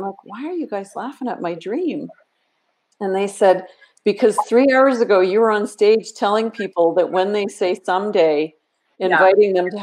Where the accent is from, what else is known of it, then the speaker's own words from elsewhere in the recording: Canada; I'm Canadian, so we say it both ways.